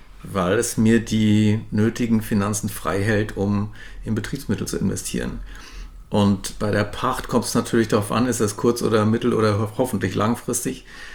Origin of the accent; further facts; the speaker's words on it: Southern Germany, Germany; born there; now in Northern Germany; gebürtig in Süddeutschland, aber ich wohne in Norddeutschland seit über 30 Jahren, komme nicht vom Hof.